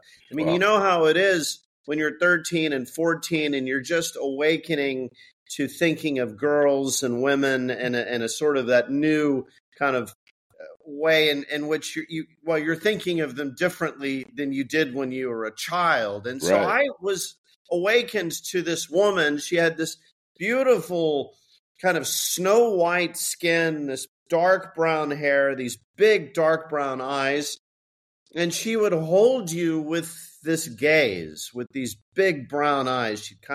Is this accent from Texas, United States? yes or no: yes; Dallas, Texas, United States; also born or lived in Europe; I did. I was born and raised in Dallas, Texas.